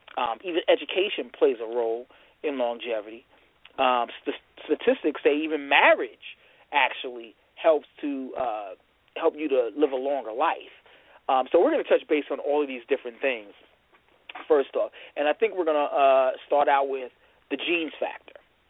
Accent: Michigan, United States

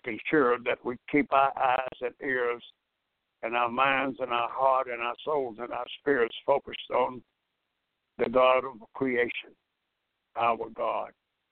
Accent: Warren, Arkansas, United States; moved away as an adult; also born or lived in Rising; I was born 91 years ago in Arkansas. I'm originally from Rising, Arkansas. And I was raised in Warren, Arkansas. When I graduated from high school in Warren, I left Arkansas, Los Angeles, where my mother was, to join her there.

